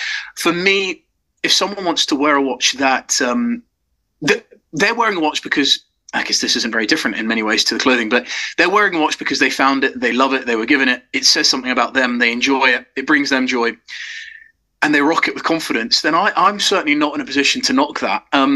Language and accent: English; England, United Kingdom; also born or lived in South Africa; on holiday with my parents who are South African. We moved from South Africa to England when I was young.